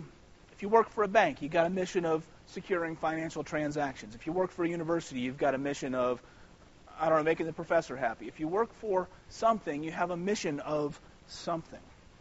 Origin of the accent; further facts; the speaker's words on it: Tampa, Florida, United States; It's like being I'm from Tampa.